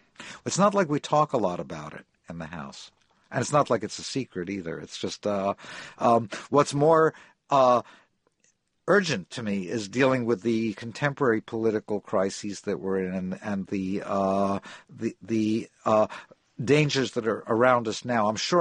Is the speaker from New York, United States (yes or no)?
yes; Rego Park, New York, United States; I grew up in Rigo Park, Queens in 1959.